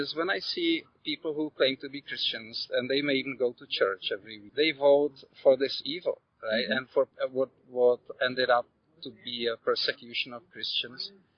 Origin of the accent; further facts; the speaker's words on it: Brno, South Moravian Region, Czechia; born there; English is a second language; also born or lived in Prague; I was born in Czechoslovakia, now it's Czech Republic. And it was right after Stalinist era. which was the worst socialist time there. And then I was born in Brno, which is like capital of the eastern part of Czech Republic.